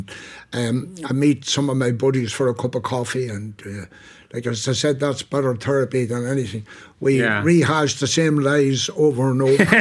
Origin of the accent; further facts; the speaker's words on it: Castleblayney, County Monaghan, Ireland; I haven't been up in my hometown in Castleblaney in a couple of years.